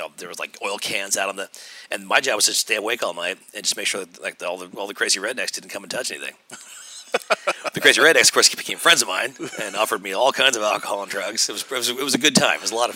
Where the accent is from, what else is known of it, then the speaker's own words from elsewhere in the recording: Garden City, New York, United States; now in Brooklyn, United States; I grew up on Long Island. Okay. Yeah. I grew up in Garden City, Long Island. I graduated high school and got out of there fast. Went right to college. Went to college in D.C.